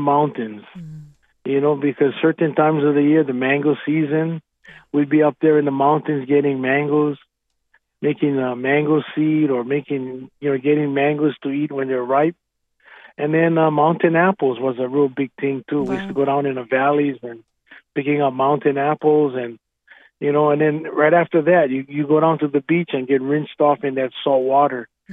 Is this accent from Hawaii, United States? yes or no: yes; Laie, Hawaii, United States; So I grew up on the North Shore in a little town called Laie. My parents were Mormons, my mom and dad. My dad worked for the church and the Navy. He was in Pearl Harbor. And so we grew up very much a Christian family